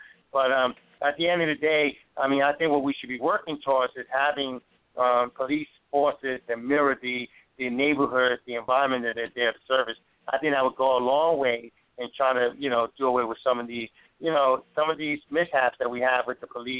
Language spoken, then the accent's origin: English; New York City, New York, United States; I grew up dirt poor in Harlem, raised by a single mom on welfare, right?